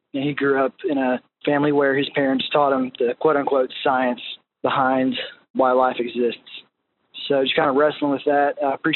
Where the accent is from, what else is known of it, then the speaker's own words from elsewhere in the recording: Clinton, Mississippi, United States; I'm from Clinton, Mississippi. I go to school in Decatur, Mississippi